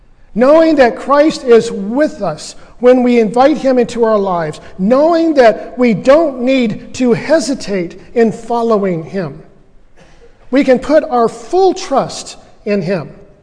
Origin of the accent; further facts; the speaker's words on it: Winter Haven, Florida, United States; You Know You Grew Up in Winter Haven, which is, most of you know, my hometown over in Central Florida.